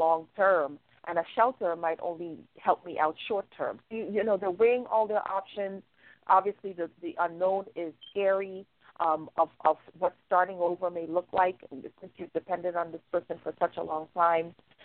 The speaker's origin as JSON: {"language": "English", "country": "Trinidad & Tobago", "tie": "born or raised there", "moved": "yes", "said": "I'm originally from Trinidad, and I lived there from the time I was born up until 1993. However, I grew up in a very poor area, the hood is what I will just say it was. I grew up in the hood"}